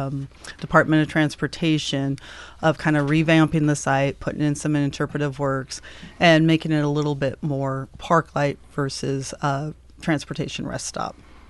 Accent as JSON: {"language": "English", "region": "Pacific Northwest", "country": "United States", "tie": "born or raised there", "said": "I grew up in the Northwest, went to Washington State University and graduated in natural resources. And that led me to Astoria and getting a seasonal job at Fort Clatsop."}